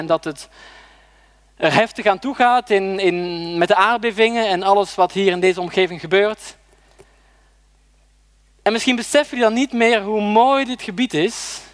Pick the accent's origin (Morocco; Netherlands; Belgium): Belgium; Ik ben zelf opgegroeid in België, in de grote stad, met alles wat daarbij komt kijken, en daar hou ik ook van.